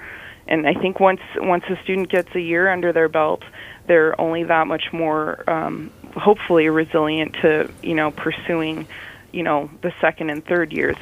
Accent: Bethel, Alaska, United States; I myself am rural educated. I'm a UBIC from Bethel, Alaska

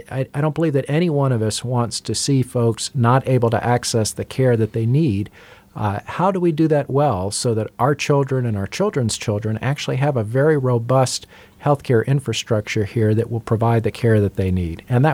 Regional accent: Louisiana, United States; now in Alaska, United States; Alaska is a young state. I grew up in South Louisiana, where you've had hospitals and clinics and training programs

